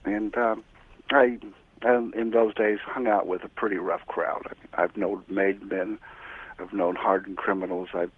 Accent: Cedar Rapids, Iowa, United States; I'm from Cedar Rapids.

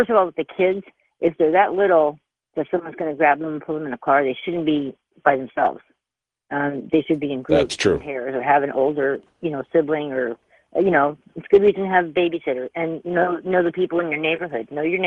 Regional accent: San Francisco, California, United States; I grew up in San Francisco, big city

